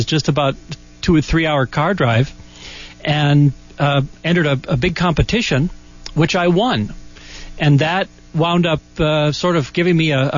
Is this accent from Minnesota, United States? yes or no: yes; Minnesota, United States; also born or lived in Iowa; now in Tucson, United States; Well, I grew up in Minnesota. I was born in Iowa. I actually moved to Tucson from New York City.